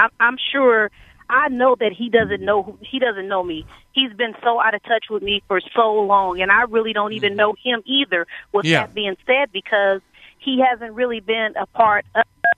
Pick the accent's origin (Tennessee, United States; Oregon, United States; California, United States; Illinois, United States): California, United States; moved away as an adult; now in Houston, United States; I'm originally from California, and we moved here to Houston about 3 years ago.